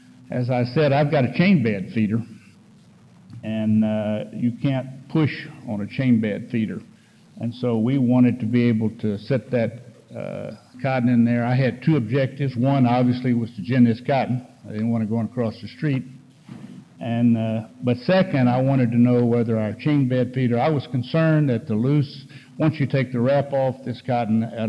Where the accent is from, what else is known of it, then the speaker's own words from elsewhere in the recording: Edroy, Texas, United States; Like I said, I'm from Edroy, right outside of Corpus Christi